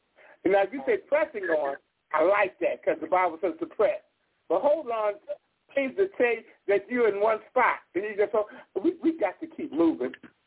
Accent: Missouri, United States; I'm from Missouri. Don't tell me, show me.

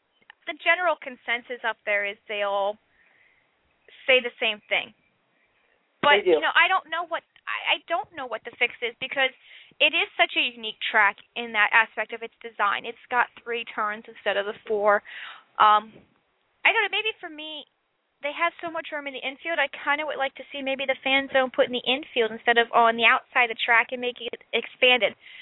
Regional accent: Pennsylvania, United States; Even though it's my home state track, I would... Unless Pocono would put lights

